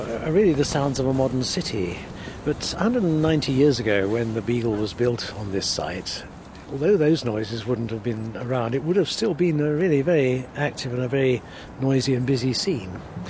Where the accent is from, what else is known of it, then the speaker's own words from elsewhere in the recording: Medway, South East England, United Kingdom; I was born in the Medway towns, and the sea was always there